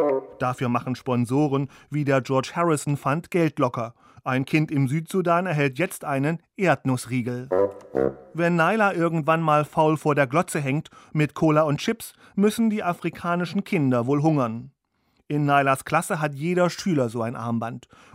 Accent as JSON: {"language": "German", "country": "Germany", "said": "Wir Deutschen"}